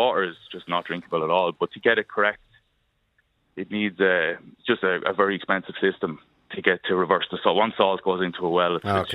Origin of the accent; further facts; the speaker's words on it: Kildare, Leinster, Ireland; I'm originally from Kildare town.